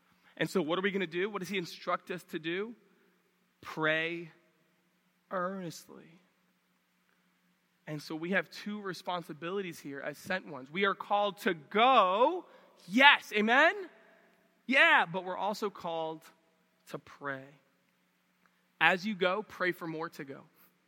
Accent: New York City, New York, United States; And I'm like coming from New York City.

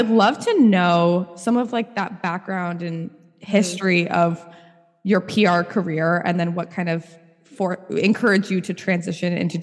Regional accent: Michigan, United States; born there; because I was born in Michigan.

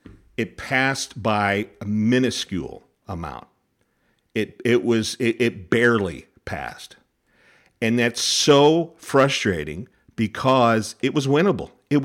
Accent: Missouri, United States; broad pro-abortion measure passed in Missouri. Now, I am a little passionate about it because it's my home state.

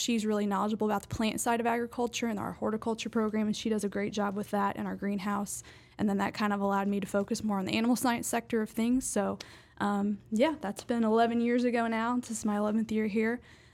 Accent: Whiteland, Indiana, United States; Yeah, so I went to Whiteland High School. I grew up in Whiteland. I grew up on a portion of my grandparents' farm, actually.

